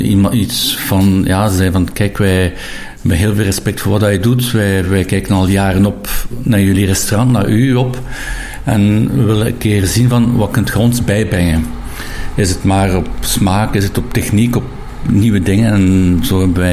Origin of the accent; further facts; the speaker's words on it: De Panne, Flanders, Belgium; En ik ben daar ook geboren, dus ik ben West-Vlaming.